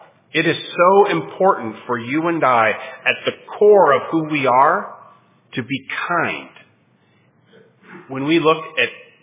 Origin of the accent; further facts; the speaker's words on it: Canada; Funny, growing up in Canada, kindness is a really big thing.